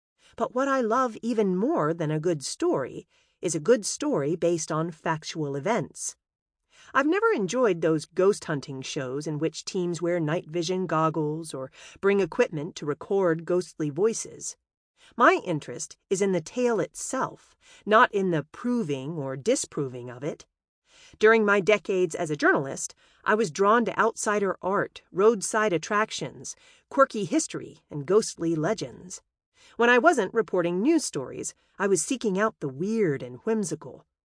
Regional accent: Huntsville, Alabama, United States; also born or lived in Georgia; In this book, I wanted to share folklore in the form of ghost stories from Alabama, my home state since I was 12 years old, when I moved to Huntsville from Georgia.

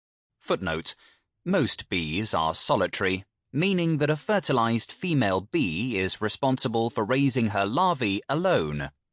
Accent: Tours, Centre-Val de Loire, France; I often get lost in my hometown, even when going to places regularly visited by tourists. What is perhaps the most annoying is that my poor ability to navigate isn't specific to Tours.

